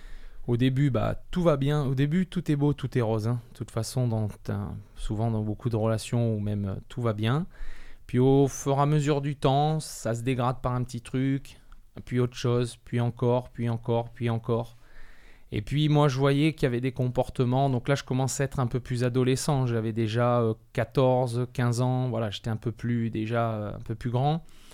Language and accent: French; Toulon, Provence-Alpes-Côte d'Azur, France; Je suis né ici, je suis né à Toulon, je suis toulonnais, j'ai vécu que là.